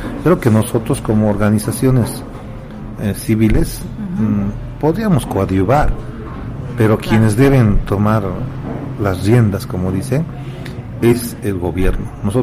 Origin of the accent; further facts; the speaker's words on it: Bolivia; que somos folcloristas, los bolivianos, manejamos pues vestuario ampulosísimo